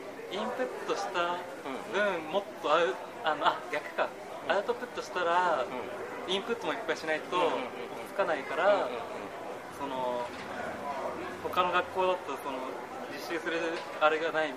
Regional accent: Omiya, Saitama, Japan; 大宮なんですけど。

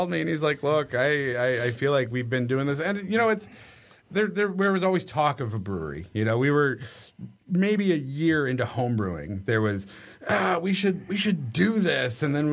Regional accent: Redford, Michigan, United States; I grew up in Redford.

